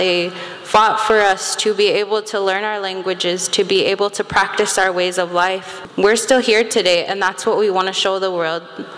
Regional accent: United States; I'm 19 years old. I'm Hunkpapa Lakota from the Standing Rock Nation. I grew up on the reservation my entire life.

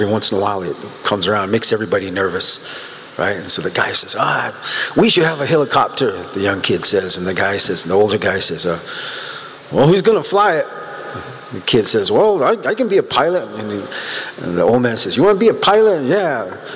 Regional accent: Santo Domingo Pueblo, New Mexico, United States; I'm from Santo Domingo Pueblo, and I drove 1,373 miles to be here

